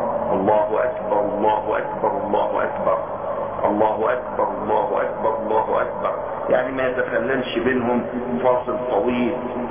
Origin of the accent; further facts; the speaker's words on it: Egypt; مش احنا عندنا في مصر نسمي الفطر العيد الصغير والاضحى العيد الكبير.